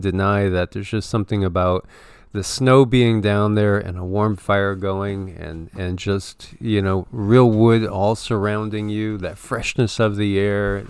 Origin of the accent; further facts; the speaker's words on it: Connecticut, United States; as a person that was growing up in Connecticut, we got snow, but, you know, we didn't get it like you get this.